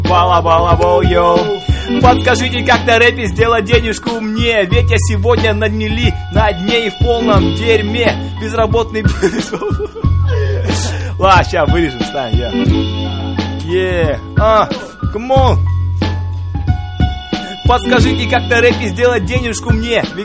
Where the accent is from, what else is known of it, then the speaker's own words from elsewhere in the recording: Kazakhstan; Вы знаете, что мы из Казахстана, да?